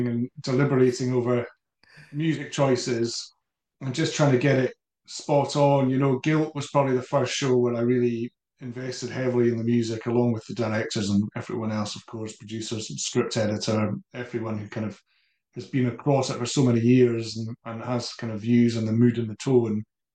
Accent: Dundee, Scotland, United Kingdom; For me, you know, when I was growing up in Dundee, Groucho's record store, I'm sure you remember that, Edith.

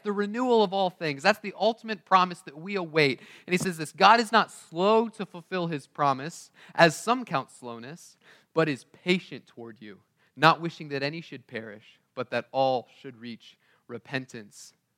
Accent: United States; they knew I was American, or at least they knew I wasn't from there.

